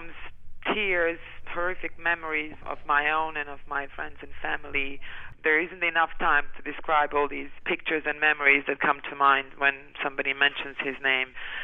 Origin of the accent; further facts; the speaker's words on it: Republika Srpska, Bosnia & Herzegovina; Srpska see Ratko Mladic even today as their hero. I mean, just a few days ago in what used to be my hometown, 12,000 people gathered carrying his photos